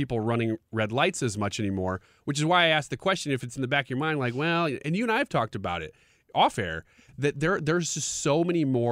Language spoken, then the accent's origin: English; St. Louis, Missouri, United States; There is something special about growing up in St. Louis